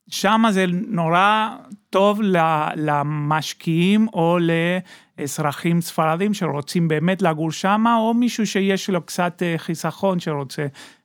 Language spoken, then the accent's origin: Hebrew; Argentina; Hebrew is a second language; כי אני במקור מארגנטינה, כמו שומעים